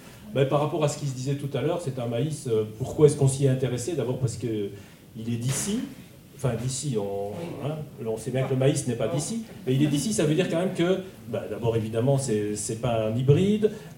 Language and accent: French; Belgium; now in Gers, France; je suis belge ayant habité dans des villes toute ma vie, et ça fait 10 ans que je suis dans Gers